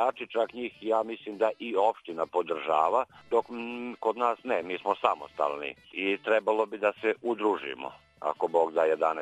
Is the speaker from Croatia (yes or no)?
no; Kumanovo, North Macedonia; now in Serbia; Na primjer, ja sam iz Kumanovo, Makedonije